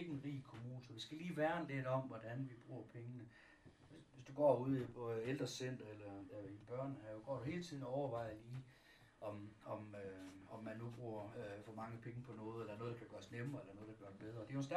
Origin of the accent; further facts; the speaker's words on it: West Jutland, Denmark; Vi er sgu stolte vestjyde